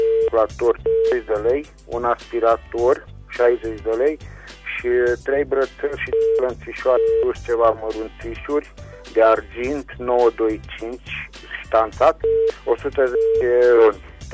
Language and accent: Romanian; Reșița, Caraș-Severin, Romania; din Reșița